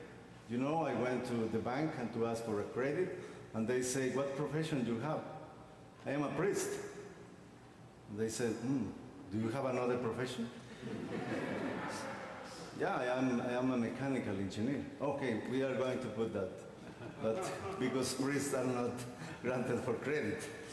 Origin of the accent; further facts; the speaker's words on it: Guatemala; I am originally from Guatemala, and while we were living in Guatemala